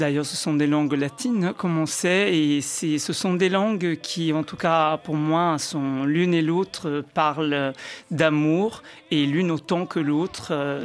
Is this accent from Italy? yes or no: yes; Italy; now in France; En rentrant en Italie, je me prends des fois des réflexions. Ah, maintenant, t'es français. Ici, je suis italien.